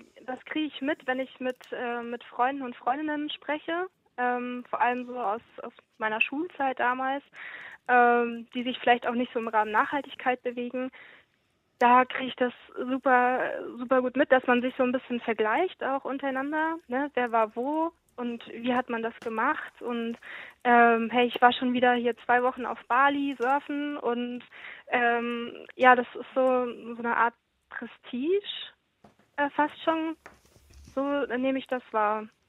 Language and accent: German; Southern Germany, Germany; now in Australia; also ich komme aus Süddeutschland, also ich war hauptsächlich in Süddeutschland unterwe